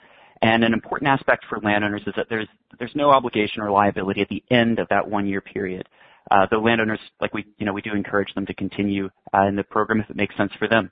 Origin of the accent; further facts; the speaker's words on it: Alabama, United States; So I'm actually from North Alabama